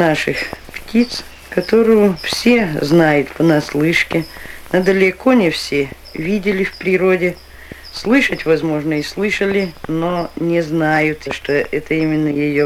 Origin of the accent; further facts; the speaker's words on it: Nerekhta, Kostroma Oblast, Russia; В наших местах, в Нерехтском районе, она встречается часто. Все детство мое прошло в Нерехте здесь. А городок наш небольшой, сравнительно недалеко.